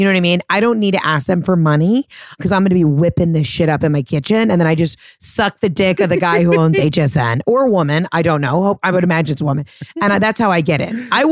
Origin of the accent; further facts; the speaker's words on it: the South, United States; I'm from the South.